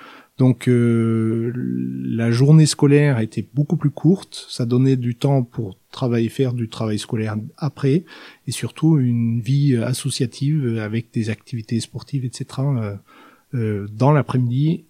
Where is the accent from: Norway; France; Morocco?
Norway; Hamar, Innlandet; French is a second language; Alors moi, je suis norvégien. J'ai grandi dans une ville, à côté d'une ville qui s'appelle Hamar, où l'été était très ensoleillé et parfois chaud, et l'hiver enneigé et parfois très froid.